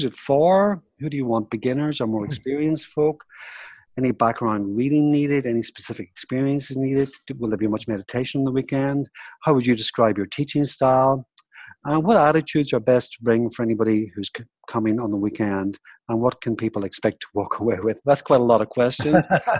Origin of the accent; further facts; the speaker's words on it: Northern Ireland, United Kingdom; I'm from Northern Ireland myself. I've got big Donegal connections.